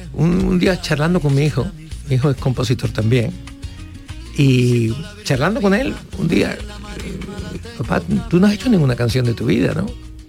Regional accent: Seville, Andalusia, Spain; los trianeros somos unos enamorados de Sevilla, porque somos sevillanos de pura cepa.

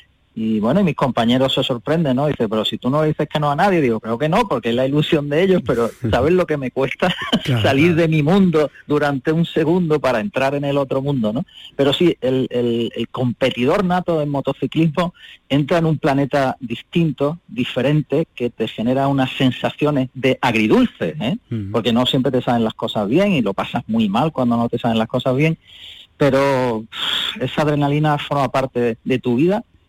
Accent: Andalusia, Spain; Tenemos que creérnoslo lo que somos los andaluces en todos los sentidos, ¿no?

